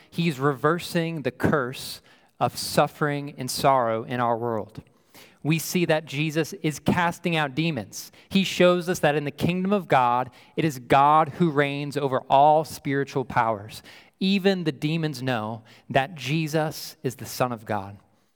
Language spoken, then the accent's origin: English; United States; born there; Well, I was born in America, so I have a birth certificate that shows that I was born here in the States.